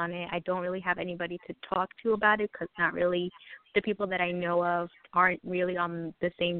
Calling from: New York, United States; I'm calling from New York.

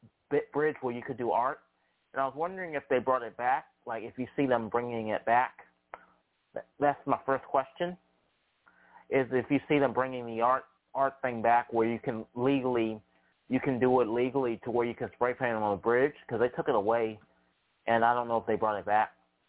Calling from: Charlottesville, Virginia, United States; calling from Charlottesville, Virginia.

